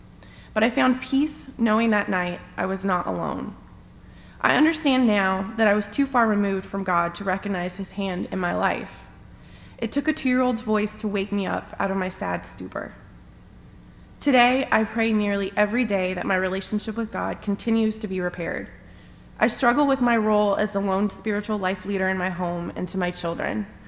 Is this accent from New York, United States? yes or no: no; Fresno, California, United States; born there; I was born in Fresno, California, and was raised Catholic, really Catholic. I went to Catholic school for 12 years